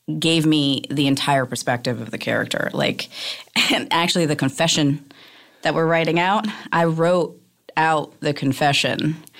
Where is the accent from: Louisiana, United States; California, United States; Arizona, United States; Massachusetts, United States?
Louisiana, United States; New Orleans; I am from Louisiana.